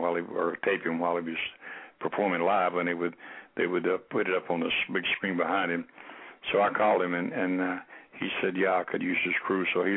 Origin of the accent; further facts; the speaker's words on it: South Carolina, United States; I'm very grateful for my home state of South Carolina for that honor.